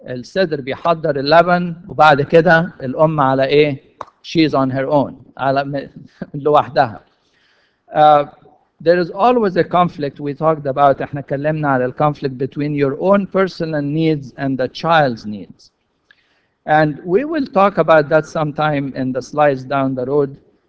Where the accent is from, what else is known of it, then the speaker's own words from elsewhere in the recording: Egypt; العائلة الممتدة هو نظام العيلة عندنا في مصر، بتطلع بتتربى